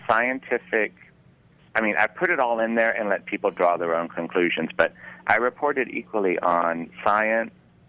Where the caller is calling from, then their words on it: Queens, New York, United States; I'm calling from Queens.